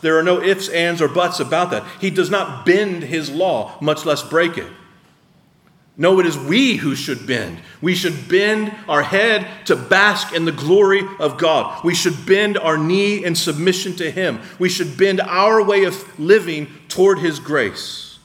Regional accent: United States; I grew up in the American suburbs.

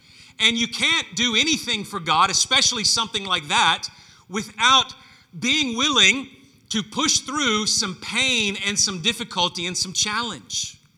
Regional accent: the South, United States; I grew up saying that in the South in the United States.

